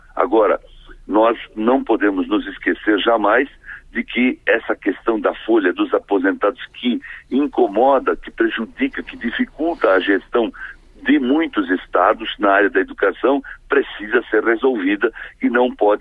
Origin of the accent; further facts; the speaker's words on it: Santa Catarina, Brazil; Eu sou de Santa Catarina e posso falar da situação de catarinense. No meu estado